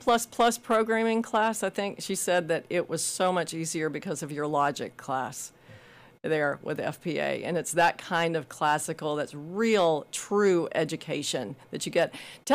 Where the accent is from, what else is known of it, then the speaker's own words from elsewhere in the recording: Memphis, Tennessee, United States; accent: Southern; but I guess that you can't get the Southern out of that accent. So yes, I'm from Memphis, Tennessee.